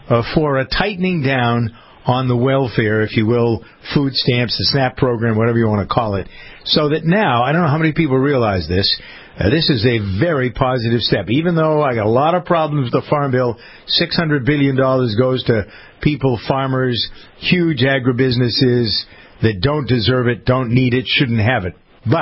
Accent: United States; because I am an American family farmer, in addition to being a broadcaster

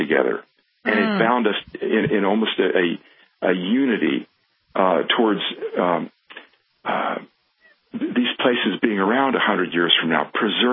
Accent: United States; there was a very warm feeling towards me as an American

